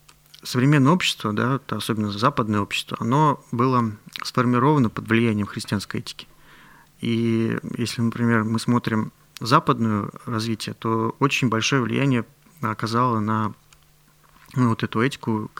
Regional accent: Tatarstan, Russia; Ну, во-первых, Татарстан все-таки в европейской части.

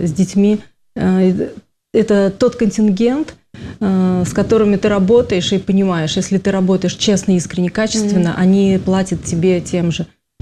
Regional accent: Kazan, Tatarstan, Russia; В Казани, под Казанью.

